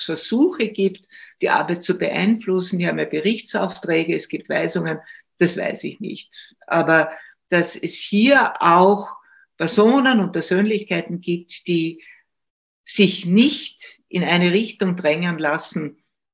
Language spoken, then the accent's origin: German; Styria, Austria; Ich komme aus der Steiermark, ich lebe ja in Graz und habe auch in Graz studiert.